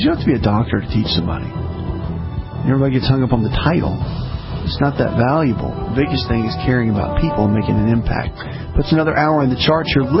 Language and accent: English; the South, United States; I grew up in the South. I'm Southern.